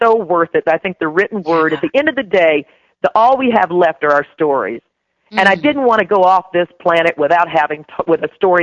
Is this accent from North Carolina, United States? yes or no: yes; North Carolina, United States; I think I'm one of the last generations that actually drank colored water and that kind of thing growing up in North Carolina.